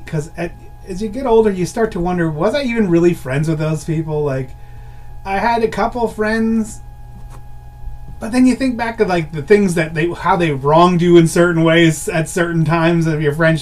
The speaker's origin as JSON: {"language": "English", "region": "Pennsylvania", "country": "United States", "tie": "born or raised there", "said": "You just say, well, you start as a little town right outside of Allentown."}